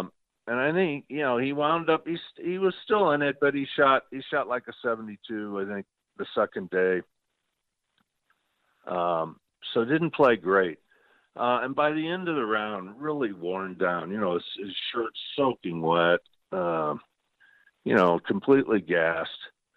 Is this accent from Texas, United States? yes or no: no; St. Louis, Missouri, United States; from St. Louis.